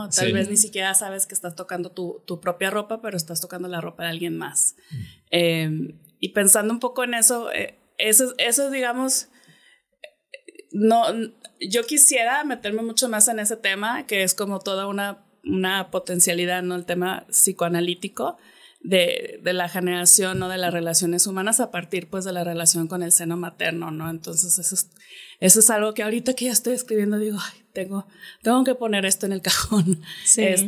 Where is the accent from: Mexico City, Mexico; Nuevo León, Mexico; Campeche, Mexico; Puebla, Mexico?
Nuevo León, Mexico; Monterrey; Soy de aquí de Monterrey. He sido profesora en muchas partes